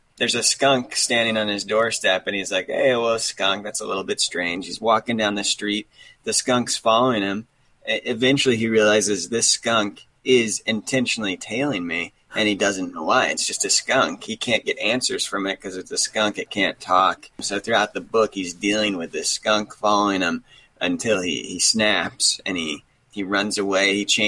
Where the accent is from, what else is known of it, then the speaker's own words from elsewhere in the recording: Kansas, United States; I think it's because I came from Kansas, but that song's terrific as well.